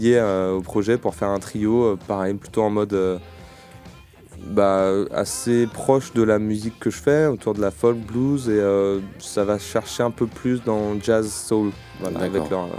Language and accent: French; France; quand je leur dis que je suis français, ils font ah ouais, d'accord, c'est ça.